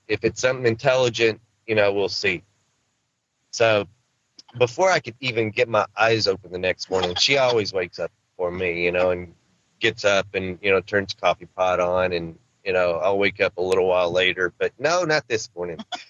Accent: Arkansas, United States; And, you know, I'm a country boy. I'm from Arkansas.

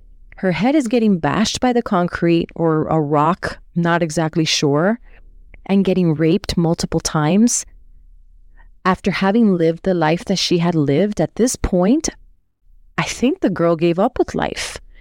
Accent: Florida, United States; If I'm not mistaken, there was a Job Corps program here in Florida. I'm from South Florida.

